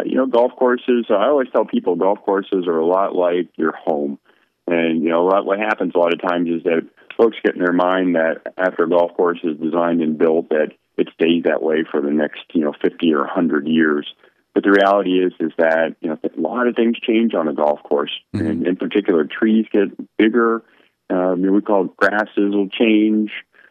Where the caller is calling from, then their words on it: Dublin, Ohio, United States; I'm actually back in my home in Dublin, Ohio.